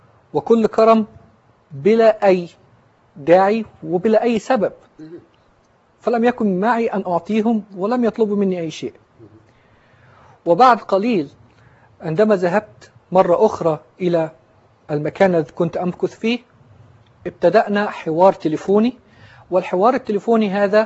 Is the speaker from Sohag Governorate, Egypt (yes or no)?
no; Alexandria, Alexandria Governorate, Egypt; born there; أكبر الأولاد في أسرة مسلمة ملتزمة من مواليد الأسكندرية في مصر، وقد نشأت كما ذكرت في أسرة مسلمة ملتزمة